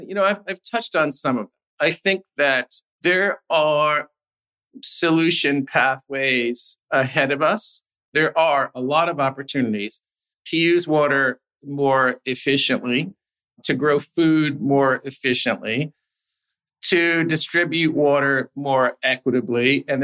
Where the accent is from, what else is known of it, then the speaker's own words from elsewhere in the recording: United States; And, you know, as an American, I'm here to tell you, we don't even have those discussions.